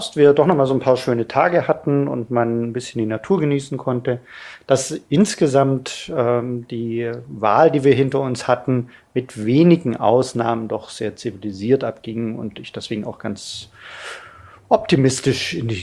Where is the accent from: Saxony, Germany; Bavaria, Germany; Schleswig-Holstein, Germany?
Bavaria, Germany; Ich komme aus Niederbayern, da gibt es noch Schnee.